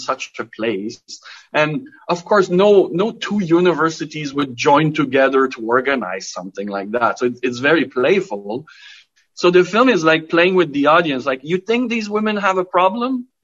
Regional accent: Canada; maybe because I'm French Canadian and we're always like apologizing for everything

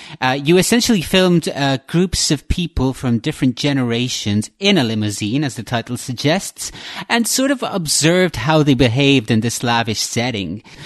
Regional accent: Ireland; also born or lived in Genoa, Italy; I was born in Genoa, then grew up in Ireland.

